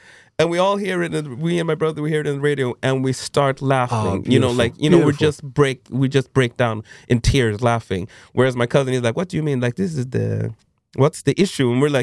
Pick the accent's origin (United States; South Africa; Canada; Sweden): Sweden; growing up in Sweden during this time